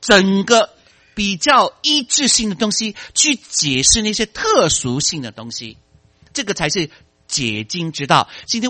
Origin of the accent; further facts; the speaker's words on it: Fuzhou, Fujian, China; first language Cantonese; 好比说我们都是说中国话的，但是我的母语是广东话，这个是有别于普通话。我的家乡是说福州话，有别于南海的福建厦门话